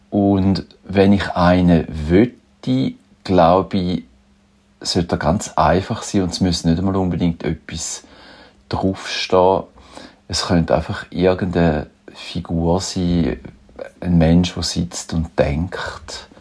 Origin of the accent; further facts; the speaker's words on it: Thurgau, Switzerland; born there; now in Schaffhausen, Switzerland; ich bin 58, geboren bin ich im Thurgau, aktuell wohne ich in Schaffhausen.